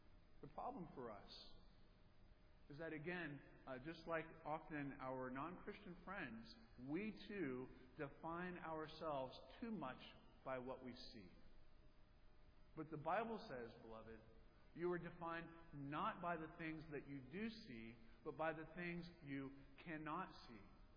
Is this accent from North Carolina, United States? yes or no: yes; North Carolina, United States; I grew up in North Carolina, and I remember businesses being closed on Sunday